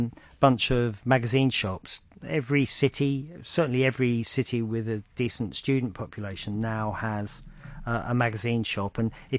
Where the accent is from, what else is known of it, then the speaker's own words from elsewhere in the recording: Hendon, London, United Kingdom; also born or lived in St John's Wood; I was born in St John's Wood, and I was raised in Hendon, North London.